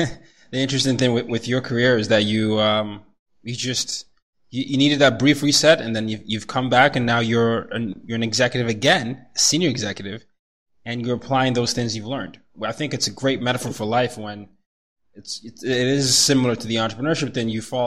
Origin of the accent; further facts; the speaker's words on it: Nigeria; because I'm from Nigeria